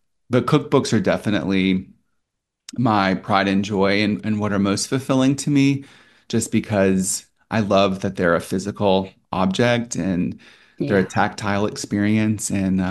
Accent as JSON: {"language": "English", "region": "Mississippi", "country": "United States", "tie": "born or raised there", "said": "merging my past of, you know, growing up on the Gulf Coast in Mississippi and close to New Orleans"}